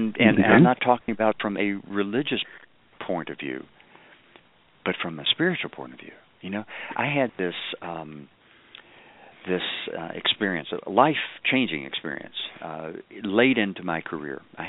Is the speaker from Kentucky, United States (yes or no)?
yes; Kentucky, United States; She's from South Carolina. I'm from Kentucky.